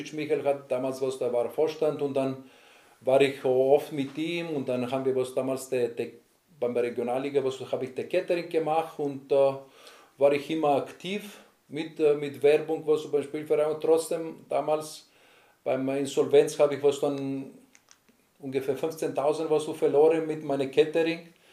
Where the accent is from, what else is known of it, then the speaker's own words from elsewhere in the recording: Greece; German is a second language; Der einzige Unterschied ist bei uns im Süden, was so in Griechenland, die Leute um 10 Uhr Abend geht, essen bis um 1 Uhr oder 2 Uhr ist unterwegs mit kleinen Kindern.